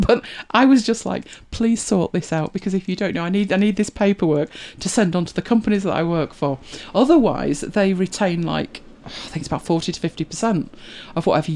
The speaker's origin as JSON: {"language": "English", "region": "England", "country": "United Kingdom", "said": "So I explained that I'm from England"}